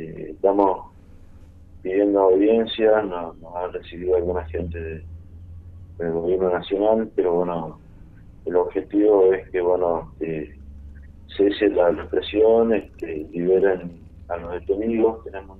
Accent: Rinconada, Jujuy, Argentina; en la zona de donde yo soy, de Rinconada, había una sequía.

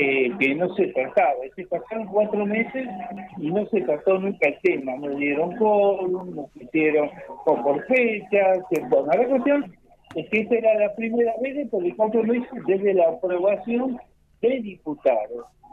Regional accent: Buenos Aires, Argentina; Sí, estoy en Buenos Aires. Nosotros somos de aquí, de Buenos Aires.

